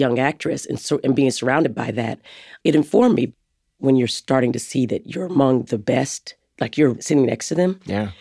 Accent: Arizona, United States; But I'm a person from Arizona. I grew up in the wild, so it didn't seem so weird to me to ignore the furniture and to ignore the grammar and the periods and the commas.

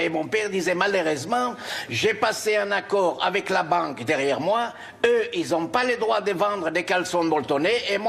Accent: Paris, Île-de-France, France; born there; En vérité, je suis né à Paris. De parents émigrés, moitié polonais par ma mère, roumain par mon père. À ma naissance, on vivait dans une chambre de bonne

